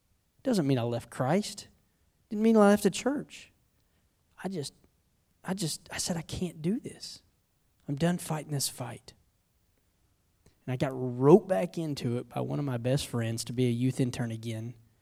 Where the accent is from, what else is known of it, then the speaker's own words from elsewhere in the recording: Choctaw, Oklahoma, United States; now in Fort Worth, United States; and I grew up here in Oklahoma, so I'm an Okie too, okay? So I'm not a native Fort Worthian. What is that? Is that right? I don't know. Not from Cowtown. I'm from Choctaw, Oklahoma.